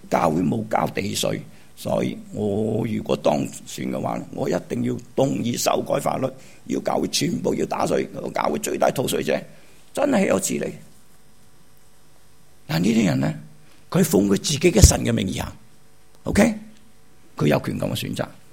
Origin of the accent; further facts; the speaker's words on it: Hong Kong; 如果我呢，我香港人就撑他，闹埋我啦。